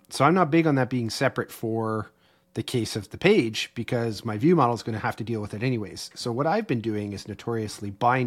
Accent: Canada; Don't shoot me. I'm Canadian.

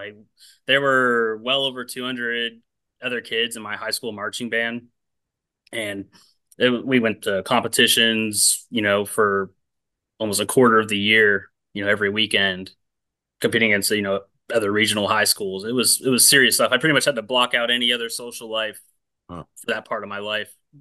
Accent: Akron, Ohio, United States; So I grew up in Ohio in the Akron area, and you know, my dad played piano.

